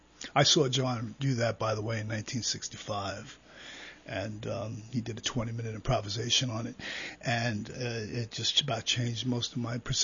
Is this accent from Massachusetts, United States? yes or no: no; New York City, New York, United States; I'm from New York City. Grew up here.